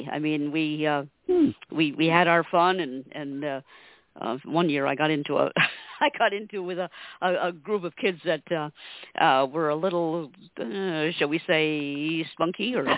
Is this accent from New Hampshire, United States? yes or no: yes; New Hampshire, United States; also born or lived in Connecticut; now in New Jersey, United States; Well, I am from New England, so I was born in Connecticut and moved to New Hampshire in the 60s, and then came down to New Jersey to take a job with the Seeing Eye in 2006.